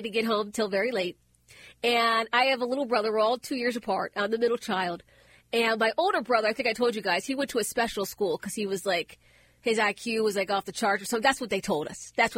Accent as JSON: {"language": "English", "town": "Concord", "region": "Massachusetts", "country": "United States", "also_born_or_lived": "Buffalo, United States", "said": "I'm actually from Concord, Massachusetts. not Africa, believe it or not. Concord, Massachusetts. And so, of course, we used to get snow up there."}